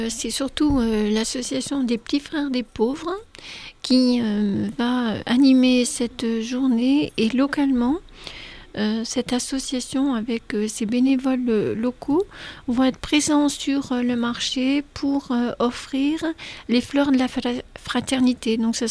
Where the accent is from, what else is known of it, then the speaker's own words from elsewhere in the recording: Auvergne-Rhône-Alpes, France; now in Vercors, France; Moi non, je suis une pièce rapportée. J'habite dans le Vercors. Sur le plateau du Vercors, depuis 12 ans, et je viens de la Loire.